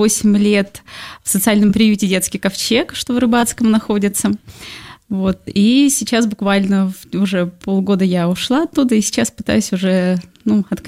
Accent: Izhevsk, Udmurtia, Russia; born there; now in Saint Petersburg, Russia; Ну, я родилась в Ижевске. Угу. Это небольшой городок в Удмуртской республике, если знаете.

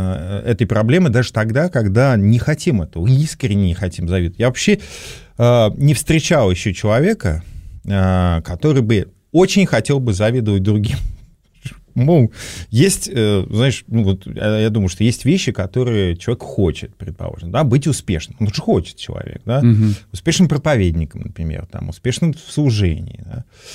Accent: Vladimir Oblast, Russia; Вот я там из Владимирской области, а тут успешные ребята.

